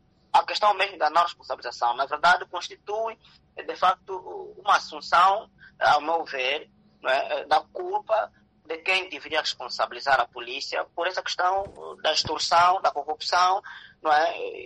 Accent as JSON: {"language": "Portuguese", "country": "Angola", "said": "que nos graça a todos nós enquanto angolanos"}